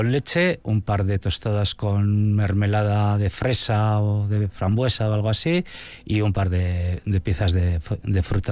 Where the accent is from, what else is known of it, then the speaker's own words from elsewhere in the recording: Vitoria-Gasteiz, Basque Country, Spain; born there; tengo 53 años, soy licenciado en Filología Vasca, nací en Gasteiz